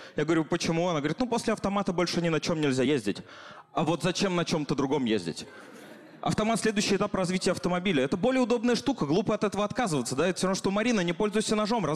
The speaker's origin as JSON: {"language": "Russian", "town": "Nizhny Novgorod", "region": "Nizhny Novgorod Oblast", "country": "Russia", "said": "И я из Нижнего Новгорода, и недавно у меня появилась квартира в Нижнем"}